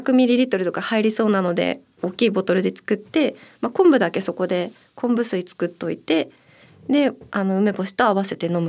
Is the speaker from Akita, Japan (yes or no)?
yes; Akita, Japan; 秋田出身なんでやっぱり日本酒飲みますね。